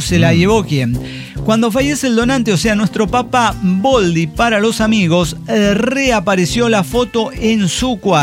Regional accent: San Pedro Huaquilpan, Hidalgo, Mexico; Hoy les vengo a contar que en mi pueblo, San Pedro Huaquilpan

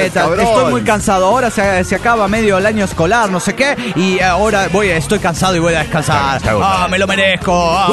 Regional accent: Santander, Cantabria, Spain; de Santander, España!

